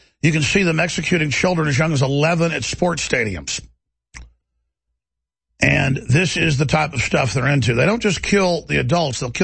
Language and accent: English; Dallas, Texas, United States; when I grew up in Dallas, I had a lot of black friends I played football with and stuff and baseball.